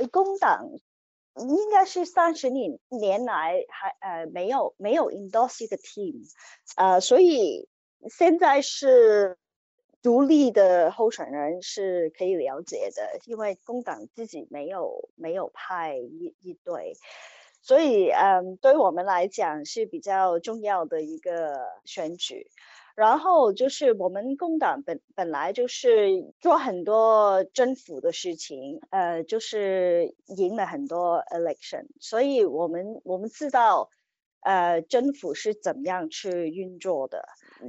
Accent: Australia; first language Cantonese; Chinese is a second language; also born or lived in Hong Kong; 我7岁的时候跟我爸妈从香港移民到澳大利亚，所以我其实在家里是讲广东话的，国语有时候，可能讲得不好。我是在澳大利亚长大的，

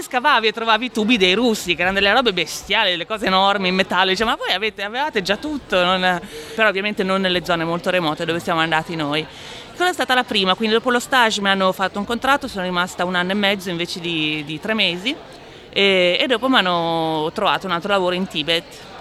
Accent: Adelaide, South Australia, Australia; quindi vengo da Adelaide, sono molto emozionata di essere qua a Melbourne

